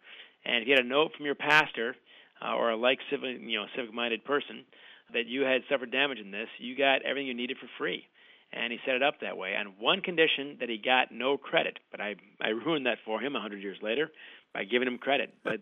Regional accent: Michigan, United States; my mom is Canadian, I'm an American, grew up in Michigan and still live there

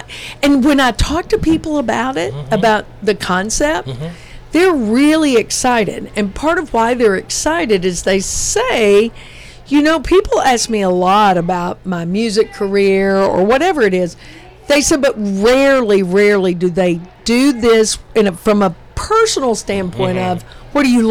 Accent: Cookeville, Tennessee, United States; I was born and raised in Cookeville.

